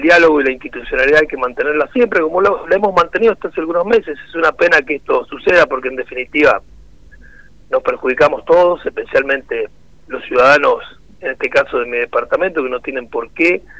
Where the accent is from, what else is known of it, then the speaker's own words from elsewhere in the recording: Rivadavia, San Juan, Argentina; los rivadavienses también somos sanjuaninos.